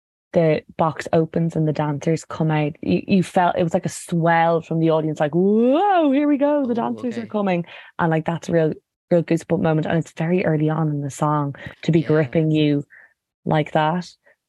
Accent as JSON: {"language": "English", "country": "Ireland", "said": "but I'm also like, lads, I know I'm Irish."}